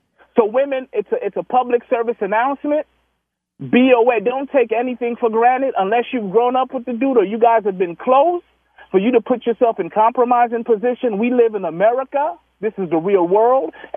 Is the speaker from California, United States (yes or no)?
yes; Los Angeles, California, United States; I'm from Los Angeles originally.